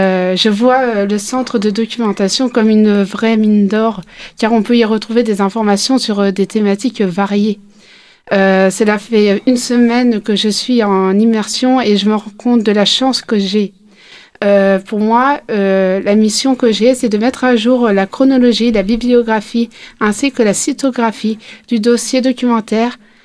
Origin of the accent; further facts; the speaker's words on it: Nancy, Grand Est, France; J'ai 20 ans et je viens de Nancy, une ville qui se situe dans la région qui est en Lorraine, dans la région du Grand Est